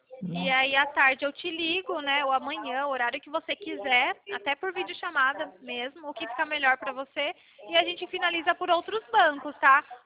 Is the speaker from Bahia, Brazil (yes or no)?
no; São Paulo, Brazil; Eu sou de São Paulo.